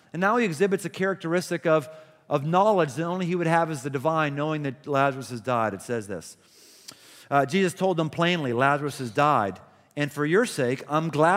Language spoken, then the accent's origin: English; United States; English muffins are too English. I'm American.